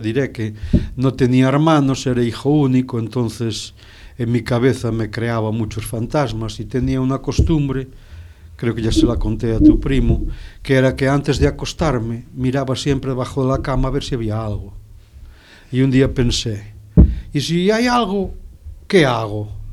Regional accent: Viveiro, Galicia, Spain; born there; Pues nací en Viveiro, en la provincia de Lugo, en Galicia, en el año 1954. Tengo como 70 años.

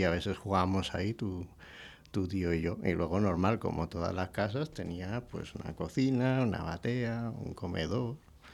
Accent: Caracas, Capital District, Venezuela; born there; Yo nací el 26 de septiembre. Bueno, nací en Caracas, en Venezuela, un sitio que está en Sudamérica, lejos de aquí. Y nací un 26 de septiembre del 83, ya tengo años, ¿eh? 39.

